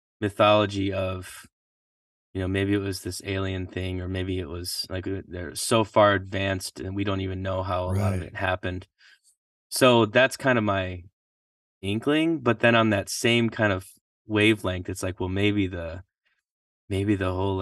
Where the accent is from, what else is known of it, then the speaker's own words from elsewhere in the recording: Michigan, United States; I'm from Michigan.